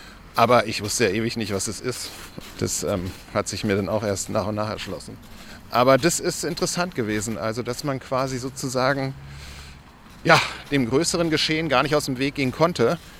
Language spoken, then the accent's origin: German; Berlin, Germany; Dann sind wir dort, wo ich aufgewachsen bin